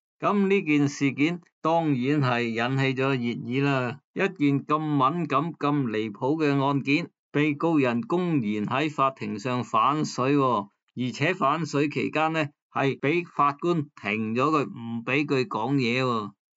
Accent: Hong Kong

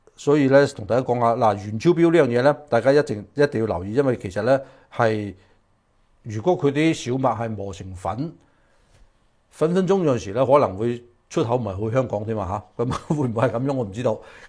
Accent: China; 就其實係害我哋中國人民嘅

